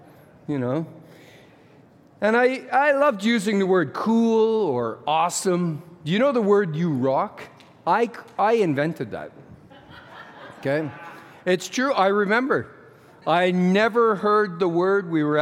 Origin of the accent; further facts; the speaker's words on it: Montreal, Quebec, Canada; When I grew up in Montreal